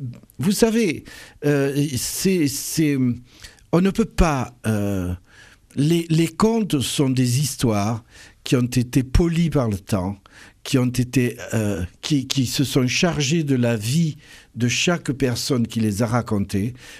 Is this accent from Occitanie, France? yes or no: yes; Carcassonne, Occitanie, France; born or raised there